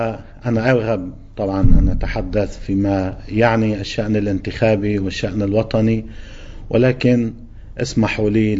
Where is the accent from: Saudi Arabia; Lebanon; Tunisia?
Lebanon; نرى النعمة الموجودة عندنا في لبنان